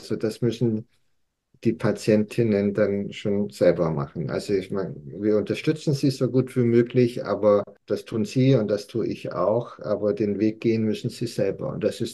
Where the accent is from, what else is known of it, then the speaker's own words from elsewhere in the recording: Bavaria, Germany; Ich komme ja aus Bayern